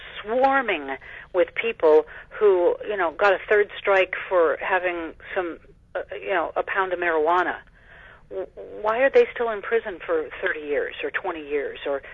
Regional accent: New Mexico, United States; especially a problem in my home state of New Mexico.

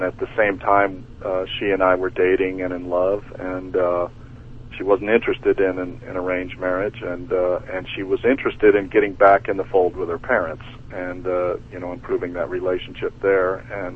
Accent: United States; as an American who grew up in the United States, I've never been to Japan

